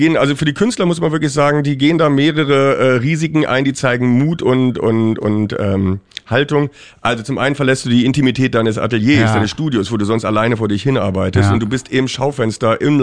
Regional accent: Berlin, Germany; Ich sage, das ist aber ganz schwer in Berlin, wir haben ja kein Geld. Wir sind Berliner

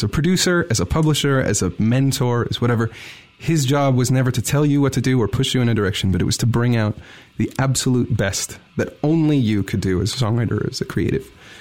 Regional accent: California, United States; Believe it or not, I come from San Francisco, like a couple hours north of San Francisco

